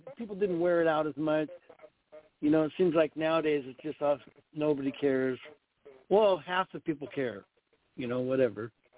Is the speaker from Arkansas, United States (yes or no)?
no; Tacoma, Washington, United States; also born or lived in Los Angeles; I was born in Los Angeles, but only lived there till I was 2. Grew up in Tacoma, Washington. So I've been a Northwest fan, Seattle, everything.